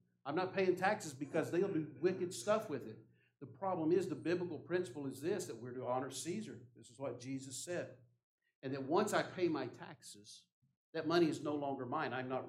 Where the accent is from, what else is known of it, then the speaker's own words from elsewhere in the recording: United States; As American citizens, we have plenty of freedoms in this world. But as American citizens, God tells us that we are to submit to the authority.